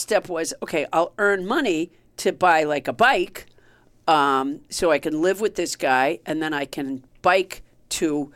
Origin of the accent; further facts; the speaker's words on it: Massachusetts, United States; Oh, I'm from Massachusetts.